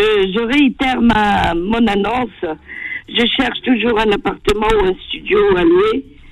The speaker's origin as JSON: {"language": "French", "region": "Brittany", "country": "France", "said": "Je viens de la Bretagne et je suis logée en famille."}